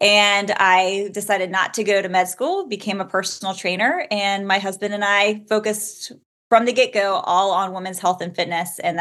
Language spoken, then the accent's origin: English; the South, United States; And I was eating, like, I'm from the South, so we were eating like fried okra in the cafeteria